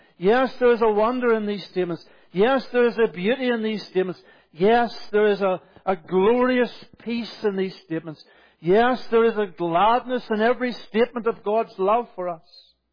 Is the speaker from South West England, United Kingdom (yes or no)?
no; Northern Ireland, United Kingdom; I grew up in Northern Ireland, on the north coast of Northern Ireland, and the Atlantic coast.